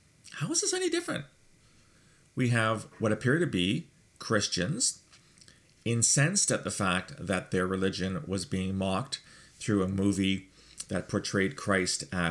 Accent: Canada; because I'm a Canadian.

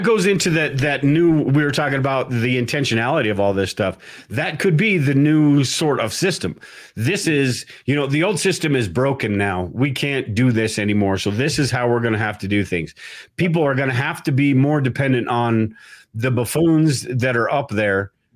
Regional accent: United States; Almost like we feel guilty, not us, most Americans feel guilty for being American.

